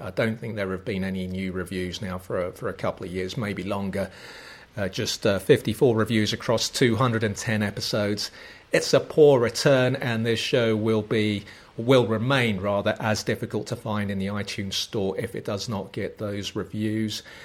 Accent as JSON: {"language": "English", "region": "London", "country": "United Kingdom", "said": "those typical immigrant offspring that is somewhat confused about their identity. I just regard myself as a Londoner first and foremost."}